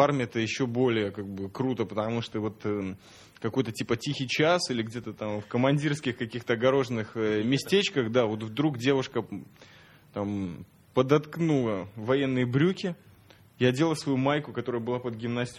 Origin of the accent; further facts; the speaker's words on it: Jerusalem, Jerusalem District, Israel; я вот тебе скажу, бразер, мы как оба из Джеруса